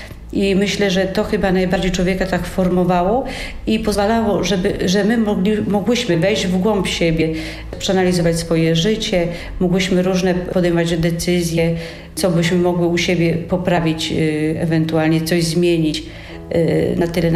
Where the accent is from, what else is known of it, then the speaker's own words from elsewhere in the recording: Chechło, Łódź Voivodeship, Poland; ja wychowywałam się na wsi, niedaleko Pawianic w Chechle